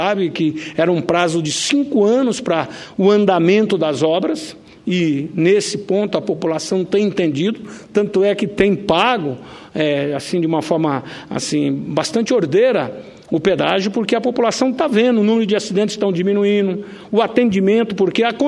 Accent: Rondonópolis, Mato Grosso, Brazil; nós tivemos lá na minha cidade, Rondonópolis

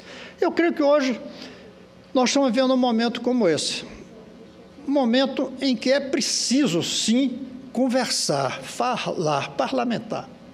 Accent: Brazil; o que é que eu estou achando da situação como brasileiro, mais até do que como senador.

